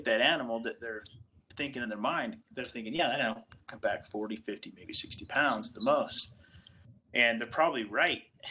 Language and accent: English; Utah, United States; I grew up in the Wellsville mountain range, and so, which they claim is the steepest mountain range from top to bottom in North America.